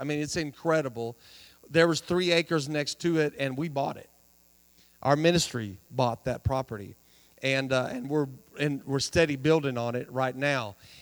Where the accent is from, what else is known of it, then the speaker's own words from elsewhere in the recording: Arizona, United States; also born or lived in Texas; And I was born in Texas and raised in Arizona.